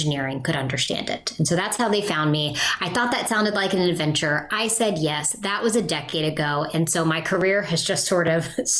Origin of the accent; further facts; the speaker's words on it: Appalachia, United States; I come from Appalachia, I come from a region of the country that is very unique. I come from coal country.